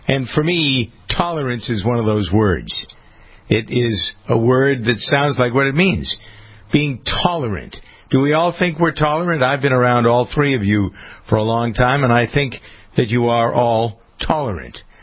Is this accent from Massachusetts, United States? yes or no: yes; Framingham, Massachusetts, United States; So here in my hometown of Framingham, they took the flags out of the classroom.